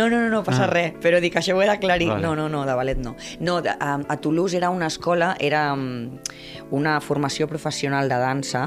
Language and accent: Catalan; Torredembarra, Catalonia, Spain; jo soc de Torredembarra, de tota la vida, i clar, Torredembarra, un poble molt petit